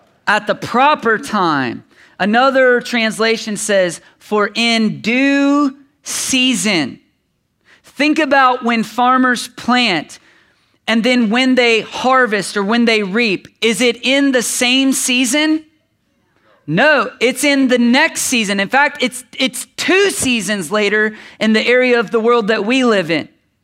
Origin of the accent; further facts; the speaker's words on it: United States; I've been around farmers my whole life because I grew up in Brown County.